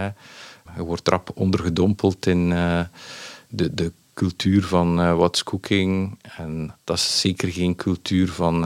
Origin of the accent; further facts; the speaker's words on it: Belgium; En ik dacht als Belg, ik ga toch aan die mensen meenemen.